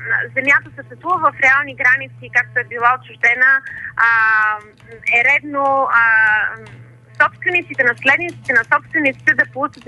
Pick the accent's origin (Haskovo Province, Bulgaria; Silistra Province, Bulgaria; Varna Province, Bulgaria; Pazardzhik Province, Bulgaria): Pazardzhik Province, Bulgaria; Pazardzhik; Аз съм от Пазарджик, град, в който има концентрация на роми